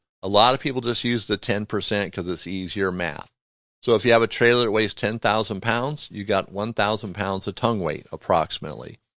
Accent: Torrance, California, United States; now in Montana, United States; You know, here in we're in Montana, but I think about growing up, because I grew up in Torrance, California. So we had beaches, we had cliffs, we had all that stuff.

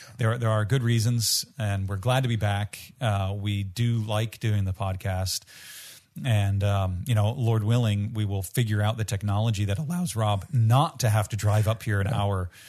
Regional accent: Northeast, United States; I'm from the Northeast. I do not live in the Northeast.

